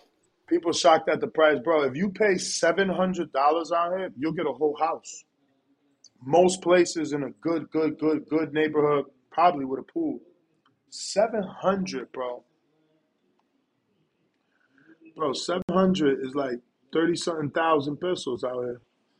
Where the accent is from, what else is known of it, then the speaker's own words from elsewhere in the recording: England, United Kingdom; Disappointed as an Englishman, but Tyson was beaten fairly again.